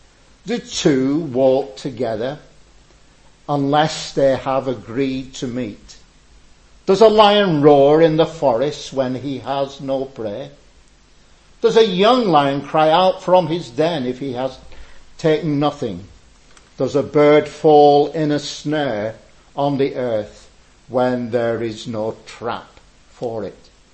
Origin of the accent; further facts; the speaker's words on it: Blackburn, North West England, United Kingdom; because I'm a simple man, because I come from Blackburn.